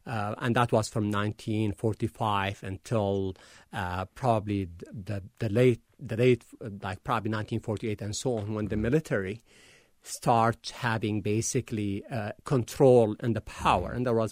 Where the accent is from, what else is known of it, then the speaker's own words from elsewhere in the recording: Hama, Hama Governorate, Syria; I'm from Hama.